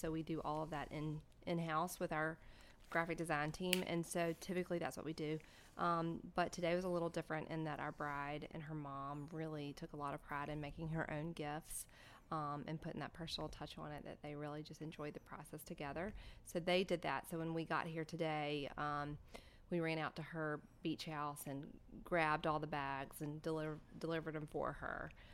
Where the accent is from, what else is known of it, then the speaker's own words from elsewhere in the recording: Mountain Brook, Alabama, United States; my hometown of Mountain Brook, Alabama, which is a great little town that has beautiful, beautiful weddings.